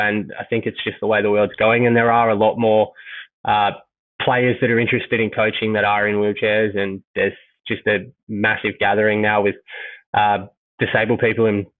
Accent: Mentone, Victoria, Australia; because I grew up in Mentone and started playing tennis

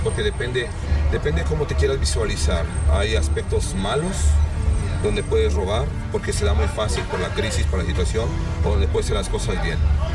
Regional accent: Mexico; moved away as an adult; soy capitalino, soy de la Ciudad de México, bueno, del Estado de México. Ahí me casé con mi esposa, tuve a una pequeña bebé. Y después de ahí, pues tú sabes, ¿no? La situación de todo mundo, que es la crisis, me obligó a venirme para acá.

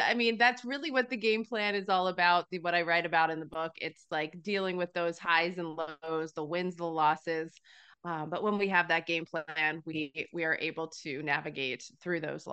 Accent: Pennsylvania, United States; obviously growing up in Pennsylvania, an Eagles fan, right? My whole family were Eagles fans pretty much.

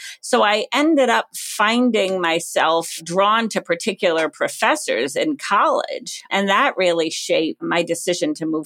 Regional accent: Cumberland, Rhode Island, United States; I grew up in Cumberland, Rhode Island.

